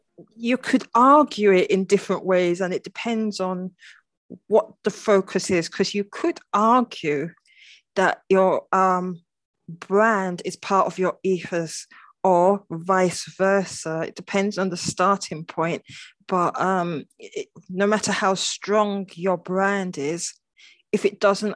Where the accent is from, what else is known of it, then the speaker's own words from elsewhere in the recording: England, United Kingdom; born there; I was born in England. My parents are Nigerian.